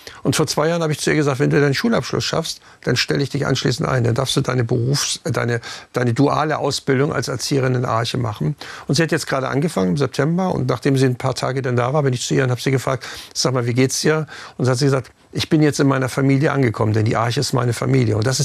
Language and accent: German; Hamburg, Germany; Also erstmal bin ich selber im Ballungsgebiet aufgewachsen, Hamburg-St. Pauli.